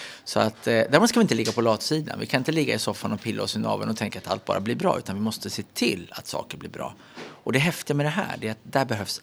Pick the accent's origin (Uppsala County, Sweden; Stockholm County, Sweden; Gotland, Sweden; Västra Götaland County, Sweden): Uppsala County, Sweden; Uppsala; born there; När jag föddes i Uppsala 1968